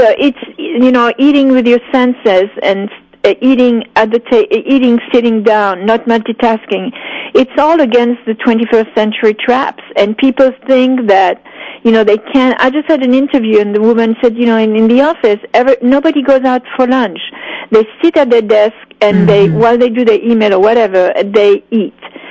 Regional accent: United States; But I am an American, too.

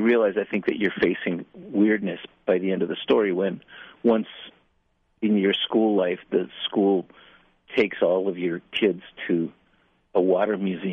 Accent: Tijuana, Baja California, Mexico; now in United States; I'm from the border, as you know, I was born in Tijuana, come from a dirt street in Tijuana, the kid, you know, with tuberculosis, spitting up blood as a little kid on a dirt street in Tijuana.

